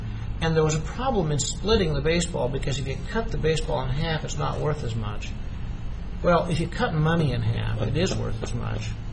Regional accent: San Francisco, California, United States; You know, I'm from San Francisco, and so I'm more conscious of this

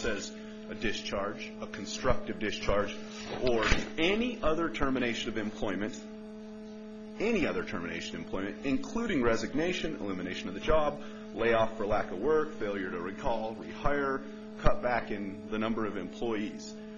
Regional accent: Bozeman, Montana, United States; I'm an attorney from Bozeman, Montana.

